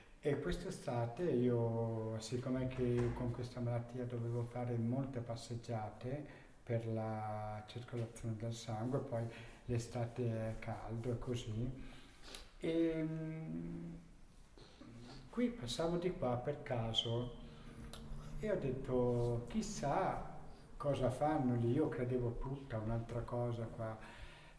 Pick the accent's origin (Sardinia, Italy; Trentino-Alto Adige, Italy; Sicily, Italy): Trentino-Alto Adige, Italy; Praso; di Praso.